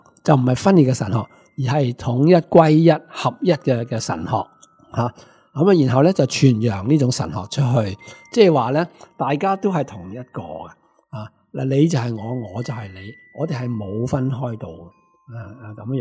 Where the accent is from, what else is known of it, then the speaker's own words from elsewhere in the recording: Hong Kong; 我哋香港人